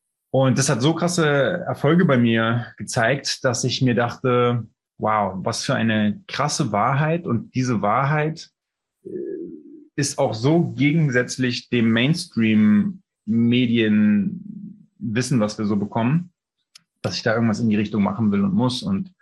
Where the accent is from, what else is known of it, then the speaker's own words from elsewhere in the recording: Berlin, Germany; born there; Ich bin in Berlin geboren, 1984